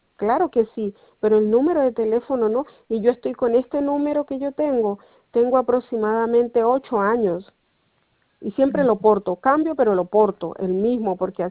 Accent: Colombia; moved away; en mi país, en Colombia, tuve un plan móvil hace años de años, pero aquí nunca he

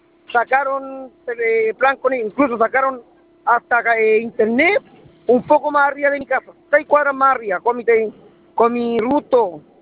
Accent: Valparaíso, Chile; Yo soy de Valparaíso.

